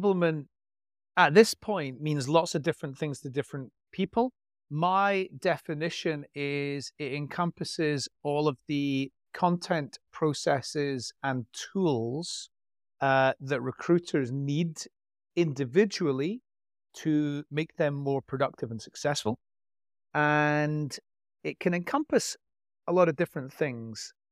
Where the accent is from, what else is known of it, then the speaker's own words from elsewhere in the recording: Scotland, United Kingdom; I'm not Irish, I'm Scottish. I live in Glasgow, which is the coolest UK city outside London.